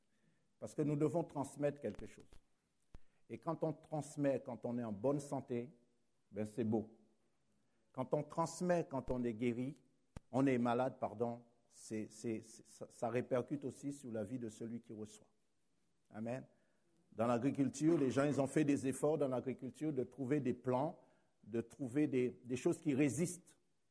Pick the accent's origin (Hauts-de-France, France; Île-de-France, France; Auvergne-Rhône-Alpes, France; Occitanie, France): Île-de-France, France; Paris; Donc, je viens de Paris, dans la région parisienne.